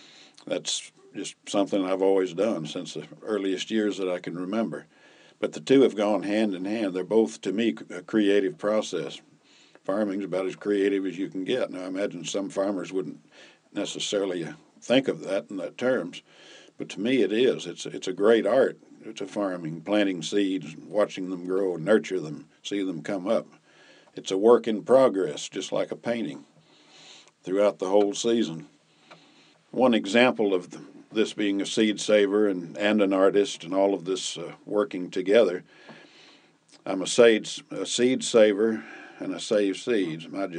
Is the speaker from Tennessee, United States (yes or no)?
yes; Tennessee, United States; I was born in Tennessee and grew up there farming, and that's been a great, great part of my life.